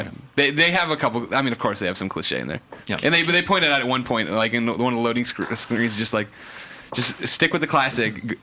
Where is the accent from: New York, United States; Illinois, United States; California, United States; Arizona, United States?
California, United States; San Francisco; We're from San Francisco. We know the city so well.